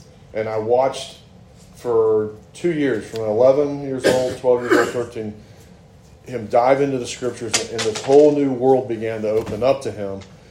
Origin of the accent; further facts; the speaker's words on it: New Martinsville, West Virginia, United States; born there; So I was born in West Virginia. I was born over in Wetzel County, New Martinsville.